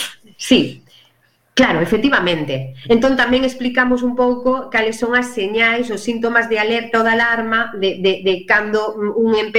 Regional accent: Ferrol, Galicia, Spain; eu nací e crecín en Caranza, que é un barrio histórico de loita contra a droga.

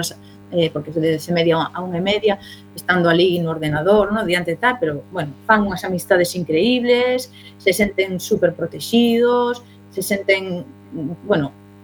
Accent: Narón, Galicia, Spain; eu son de Narón

